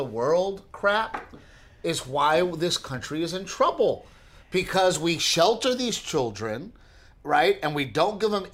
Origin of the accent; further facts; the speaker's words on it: Gregory, Texas, United States; Because, you know, growing up in Gregory, Portland, most of the people that are, you know, we knew people who, you lived out in the country.